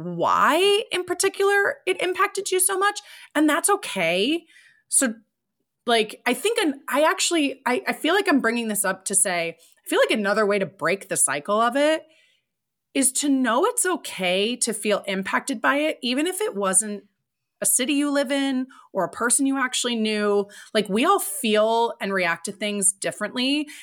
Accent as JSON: {"language": "English", "region": "New York", "country": "United States", "tie": "born or raised there", "said": "I grew up near New York."}